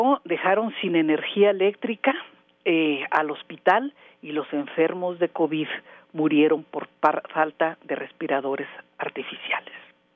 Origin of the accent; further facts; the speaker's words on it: Mexico; recordar que somos mexicanos